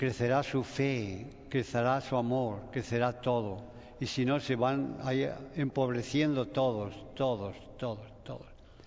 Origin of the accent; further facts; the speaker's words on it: Spain; yo soy de España, y allá en España el 100% íbamos a misa.